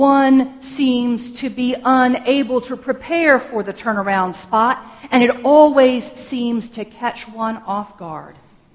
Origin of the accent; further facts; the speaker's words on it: Virginia, United States; I grew up in Tidewater, Virginia, the area of the state as you move east past Richmond, an area crisscrossed by waterways of various types, streams and creeks, rivers, ponds, marshes, and swamps.